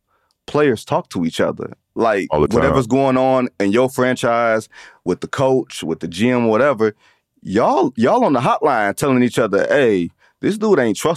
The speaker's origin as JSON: {"language": "English", "town": "Detroit", "region": "Michigan", "country": "United States", "tie": "born or raised there", "said": "I grew up in Detroit. So there's a way it's supposed to look."}